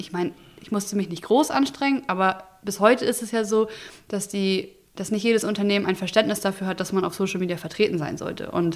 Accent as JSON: {"language": "German", "town": "Niebüll", "region": "Schleswig-Holstein", "country": "Germany", "tie": "born or raised there", "said": "Ich bin halt hier oben im Norden aufgewachsen und wollte auch gar nicht wirklich wegziehen. Also von damals Niebüll nach Flensburg war für mich schon ein großer Sprung"}